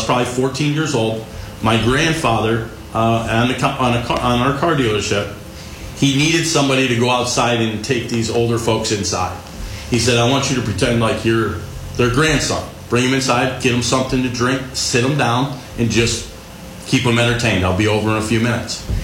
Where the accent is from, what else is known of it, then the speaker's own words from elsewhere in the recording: New York, United States; I grew up in New York. I kind of grew up in two places. One being the city, but that's not where my mom was from. And when we moved out of the city, we went back into central New York.